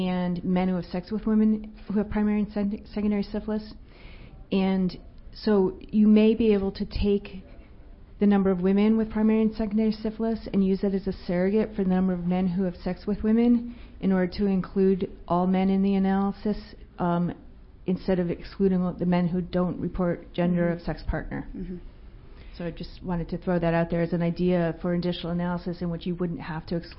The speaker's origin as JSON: {"language": "English", "region": "New York", "country": "United States", "said": "from New York State."}